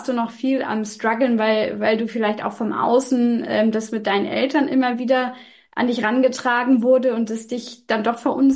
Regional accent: Northern Germany, Germany; Das heißt, du als Norddeutsche, ich darf das fragen, ich bin es ja auch

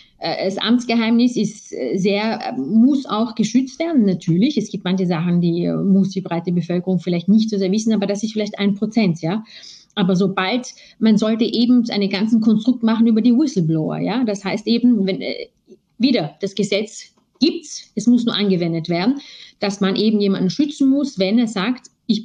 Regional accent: France; Bei uns in Frankreich war eben der letzte Fall

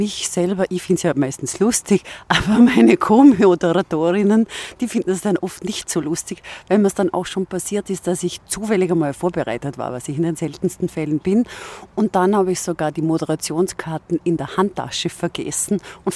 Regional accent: Vorarlberg, Austria; accent: Vorarlberg; da hilft mir oft mein Singsang von meinem Vorarlberger Akzent, dass es, egal was ich sage, irgendwie sympathisch wirkt.

